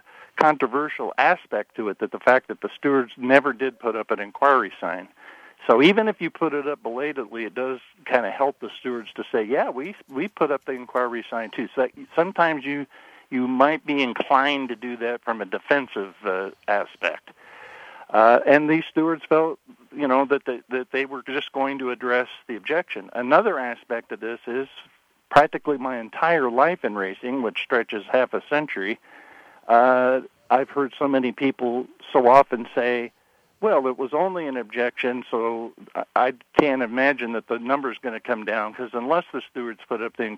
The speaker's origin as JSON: {"language": "English", "region": "Washington", "country": "United States", "tie": "born or raised there", "said": "something I'm familiar with growing up. But the track in my hometown, Playfair, was a 5/8 oval."}